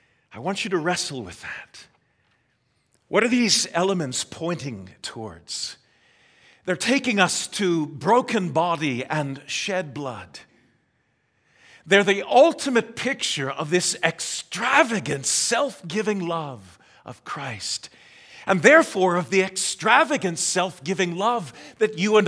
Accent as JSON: {"language": "English", "town": "Pittsburgh", "region": "Pennsylvania", "country": "United States", "tie": "born or raised there", "said": "Where I grew up in Pittsburgh, we played on, crossed over, and were around railroad tracks all the time."}